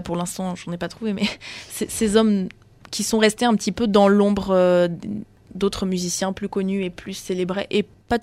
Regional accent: Maubeuge, Hauts-de-France, France; moi je suis née à Maubeuge, j'ai fait de la musique là-bas.

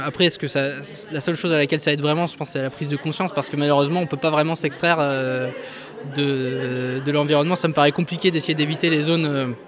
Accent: Dunkirk, Hauts-de-France, France; Je suis natif de Dunkerque.

